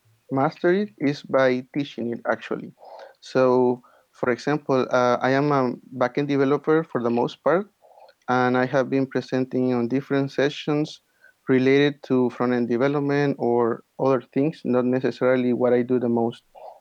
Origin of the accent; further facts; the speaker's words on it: Managua, Nicaragua; I am from Managua, the capital of Nicaragua, and we get temperatures of about 85 degrees Fahrenheit all year round.